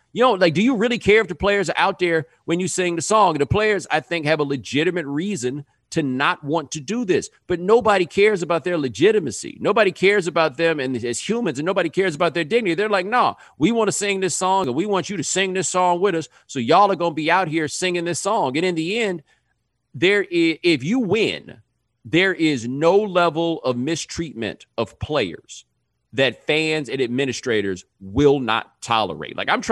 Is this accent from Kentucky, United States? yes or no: no; Texas, United States; But I grew up in Texas.